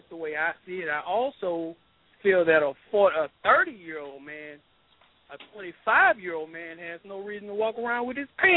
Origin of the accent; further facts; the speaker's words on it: the South, United States; born there; why is it that I was born in the South